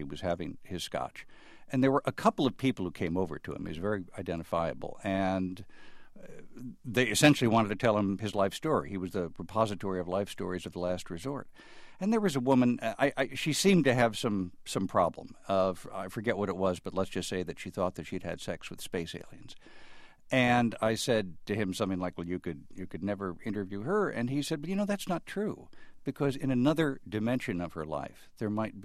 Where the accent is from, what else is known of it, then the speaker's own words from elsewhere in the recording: Chicago, Illinois, United States; If I might speak as a Chicagoan, he made our city sing.